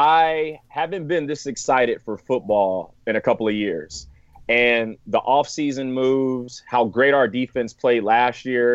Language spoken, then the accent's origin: English; San Francisco, California, United States; And it was tough growing up in California and like the San Francisco area, being like 100% East Coast bias.